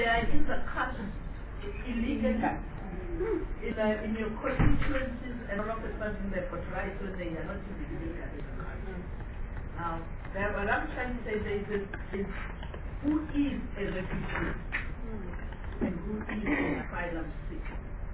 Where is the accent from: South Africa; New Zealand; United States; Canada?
South Africa; If I go there as a South African, I'm asked to go and form a corporate and come and apply with my corporate.